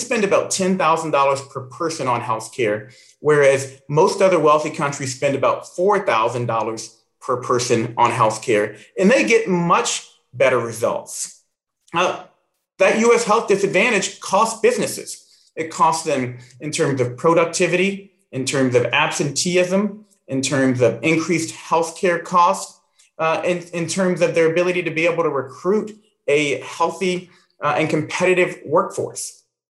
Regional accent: Indiana, United States; I know you came to my hometown of Indiana and visited a company right here in Indiana.

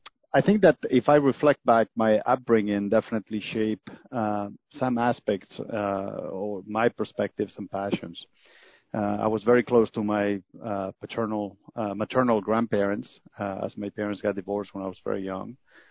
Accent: Madrid, Community of Madrid, Spain; moved away as an adult; also born or lived in Mexico; now in United States; I was born in Mexico. My grandparents migrated to Mexico after the Civil War in Spain, and I lived in Mexico until we went back to Spain when I was seven. I grew up in Madrid, where I lived until I moved to the U.S.

